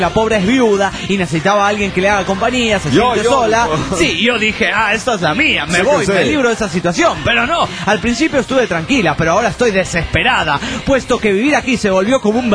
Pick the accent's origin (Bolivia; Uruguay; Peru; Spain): Bolivia; de Bolivia.